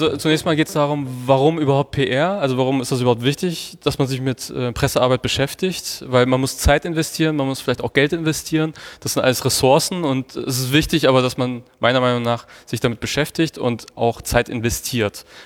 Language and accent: German; Hof, Bavaria, Germany; now in Hamburg, Germany